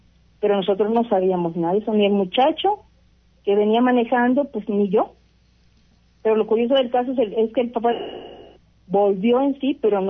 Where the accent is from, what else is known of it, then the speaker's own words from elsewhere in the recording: Xalapa, Veracruz, Mexico; pues yo soy de Jalapa y teníamos poco de haber llegado a vivir allá